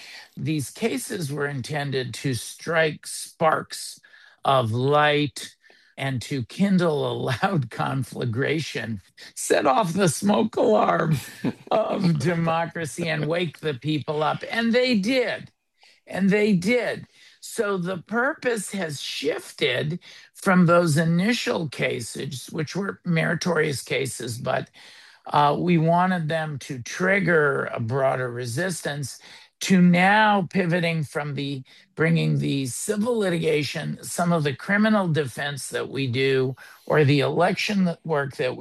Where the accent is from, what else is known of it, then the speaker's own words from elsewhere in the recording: Los Angeles, California, United States; first language Yiddish; English is a second language; I grew up in a Yiddish-speaking home in Los Angeles, actually, where you are. English is not my first language, so often I find, particularly now that I'm in this my 60s, that the first language comes to mind.